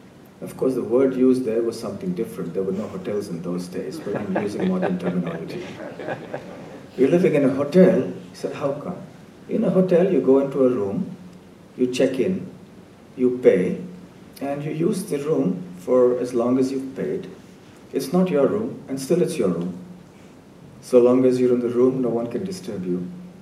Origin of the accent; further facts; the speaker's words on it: India; I grew up in India, and in our childhood we would hear many stories about different kings and so on.